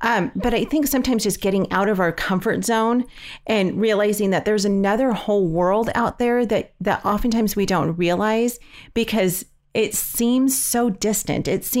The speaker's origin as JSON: {"language": "English", "region": "California", "country": "United States", "said": "You know, we're from California, and I used to hear about people road schooling and traveling"}